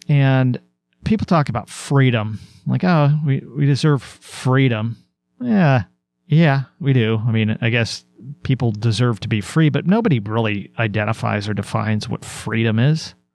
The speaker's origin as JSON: {"language": "English", "town": "Portland", "region": "Oregon", "country": "United States", "tie": "born or raised there", "said": "You see it in my hometown of Portland, Oregon."}